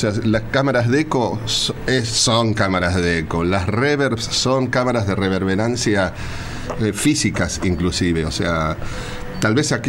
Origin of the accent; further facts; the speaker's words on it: Flores, Buenos Aires, Argentina; oriundo soy de Flores y inclusive viviendo acá ensayaba en Flores